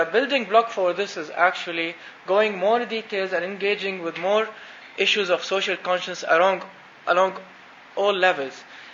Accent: Syria; Well, I'm from Syria, and I can tell you, the state doesn't want 1 million in the streets

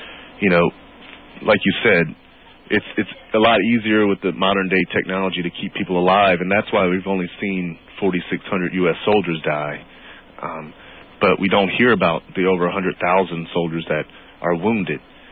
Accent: Baton Rouge, Louisiana, United States; also born or lived in New Orleans; I'm from Baton Rouge, right, and lived between Baton Rouge and New Orleans

